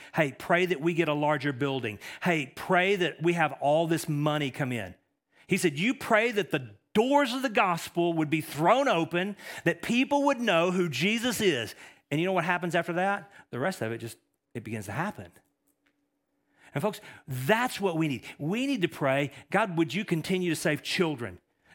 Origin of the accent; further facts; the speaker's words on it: Texas, United States; I'm from East Texas. I don't have a lot of big, fancy words. I butcher the King's English.